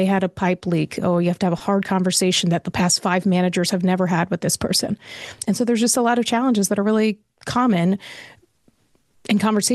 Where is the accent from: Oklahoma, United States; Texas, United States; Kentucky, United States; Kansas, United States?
Kentucky, United States; Louisville; now in Atlanta, United States; I am currently based in Atlanta, Georgia, but I grew up in Louisville, Kentucky, and I have worked at KFC.